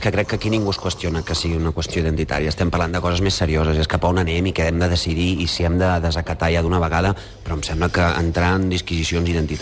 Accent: Gelida, Catalonia, Spain; Jo sóc de Gelida

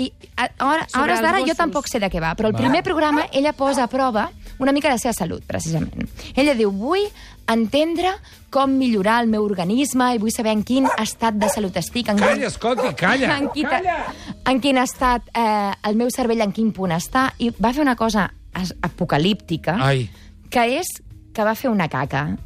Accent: Catalonia, Spain; Som catalans, això.

